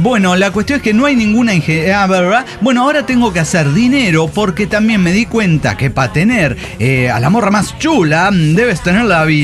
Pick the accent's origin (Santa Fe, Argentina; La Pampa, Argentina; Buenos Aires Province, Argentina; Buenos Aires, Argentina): Santa Fe, Argentina; como buenos argentinos santafesinos que somos, una parrilla